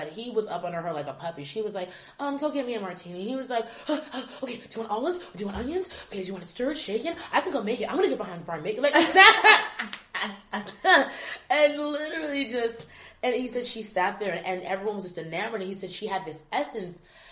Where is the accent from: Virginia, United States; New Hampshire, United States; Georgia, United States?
Virginia, United States; I'm from Northern Virginia by D.C.